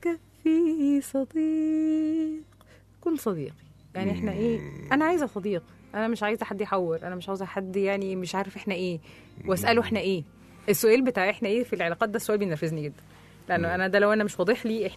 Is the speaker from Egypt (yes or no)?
yes; Egypt; بكلم لبناني يعني من كتر ما سمعت اتقنت اللهجه عند اصحاب لبنانيين، وانت ببلش احكي لبناني ما بيقعدوا يصدقوا اني مصريه يعني اول ما رحت على لبنان ما عادوا يصدقوا اني مصريه على كتر ما بحكي